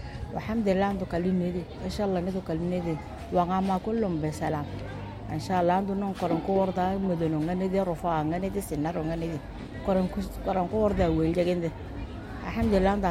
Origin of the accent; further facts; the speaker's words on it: Sudan; إحنا سودانيين